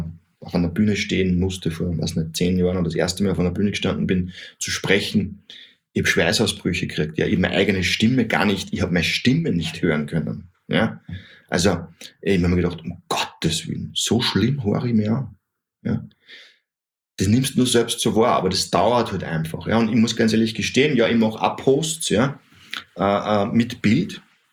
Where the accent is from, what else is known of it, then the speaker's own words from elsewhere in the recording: Austria; Hey, ich bin Österreicher.